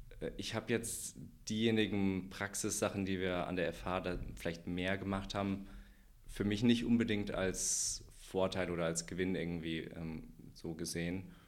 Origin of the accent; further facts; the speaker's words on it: Hesse, Germany; ich bin 29 Jahre alt. Ich komme ursprünglich aus Hessen, habe hier in zuerst Düsseldorf mein Maschinenbaustudium im Bachelor und jetzt den Master sozusagen in Wuppertal hier absolviert